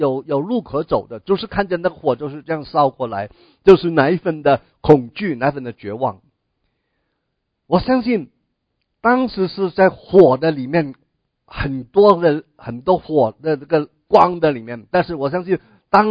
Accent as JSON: {"language": "Chinese", "region": "California", "country": "United States", "said": "我是来自加州我在加州住了20多年也有一些的亲人还在加州"}